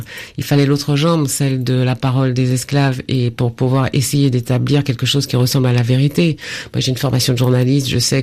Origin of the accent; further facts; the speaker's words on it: Martinique, France; comme le Prêcheur en Martinique, je suis de la Martinique